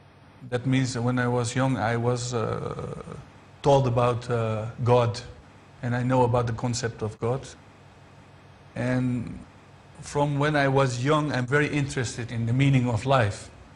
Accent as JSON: {"language": "English", "country": "Netherlands", "said": "I'm from the Netherlands in Europe."}